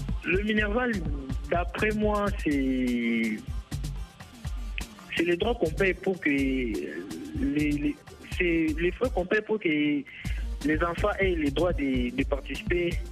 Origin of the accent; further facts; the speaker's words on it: Kinshasa, DR Congo; Alors, chez nous, à Kinshasa, c'est nos parents préparent la rentrée scolaire en pleurant